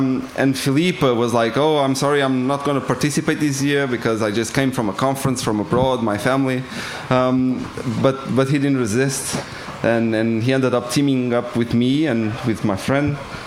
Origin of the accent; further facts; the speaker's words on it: Lisbon, Portugal; I come from Portugal, Lisbon.